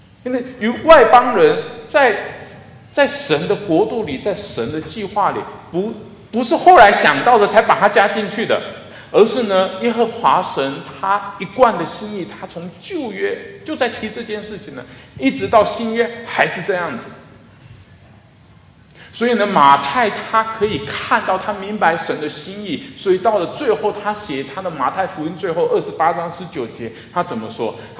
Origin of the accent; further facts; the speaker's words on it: Tainan, Taiwan; 我老家在台南，就在台南的火车站里头呢